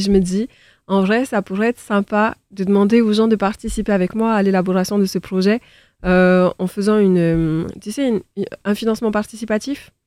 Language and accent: French; French Polynesia, France; Et puis, il y avait des désaccords d'opinion, puisque je viens de Polynésie.